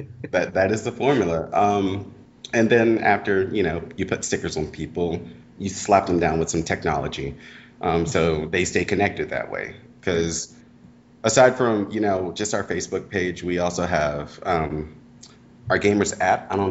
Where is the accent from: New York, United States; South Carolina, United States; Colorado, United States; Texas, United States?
Texas, United States; I was like, yeah, but we're from Texas, so we don't think about how big we actually are.